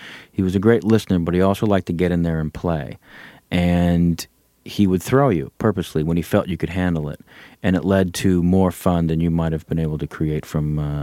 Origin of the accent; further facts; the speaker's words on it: San Jose, California, United States; And where I grew up in San Jose, California, an hour south of San Francisco, there were no comedy clubs.